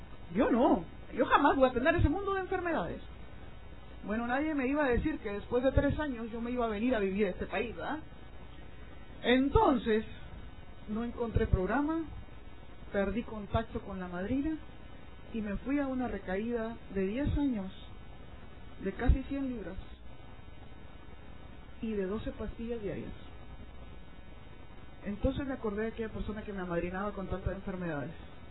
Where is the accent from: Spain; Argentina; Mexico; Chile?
Mexico; Puerto Peñasco, Sonora; Los conocí allá en mi pueblo, en Puerto Peñasco, Sonora, en México.